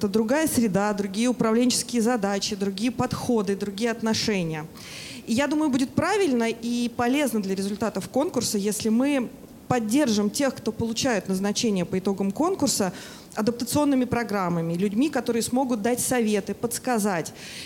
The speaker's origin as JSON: {"language": "Russian", "region": "Saint Petersburg", "country": "Russia", "said": "я из Петербурга."}